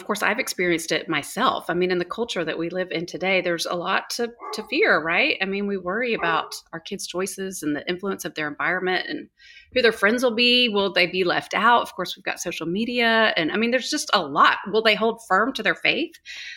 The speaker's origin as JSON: {"language": "English", "region": "Texas", "country": "United States", "also_born_or_lived": "Oklahoma", "lives_now": "Dallas, United States", "said": "So I am recently back in Dallas. I'm from Texas, but lived in Oklahoma the past 14 years."}